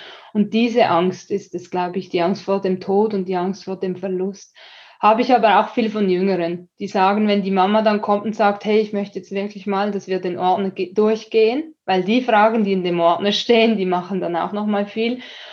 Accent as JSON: {"language": "German", "country": "Switzerland", "said": "Ich bin vorbelastet als Schweizerin."}